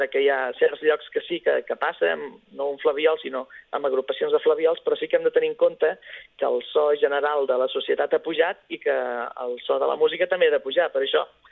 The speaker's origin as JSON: {"language": "Catalan", "town": "Reus", "region": "Catalonia", "country": "Spain", "said": "els gegants de Reus, jo què he de dir, no?, com a reusenc."}